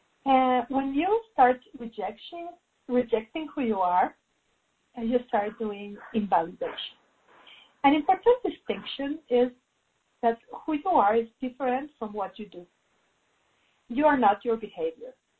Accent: Mexico; English is a second language; And if you find my English a little bit weird, it's because I am from Mexico.

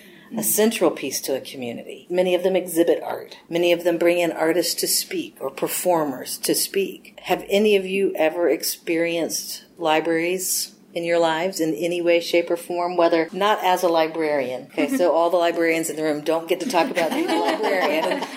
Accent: South Carolina, United States; also born or lived in Texas; You know, growing up, I was born in Texas, lived there 5 years, and moved here. This is where my family's from South Carolina. But growing up here, I remember having art all the time through middle school.

